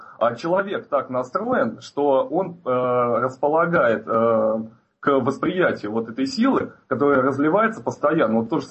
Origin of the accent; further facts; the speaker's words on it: Moscow, Russia; я из Москвы.